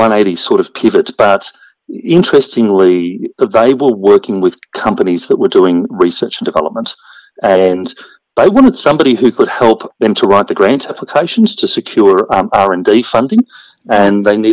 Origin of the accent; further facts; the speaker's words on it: Beechworth, Victoria, Australia; I grew up and lived in Beechworth in northeast Victoria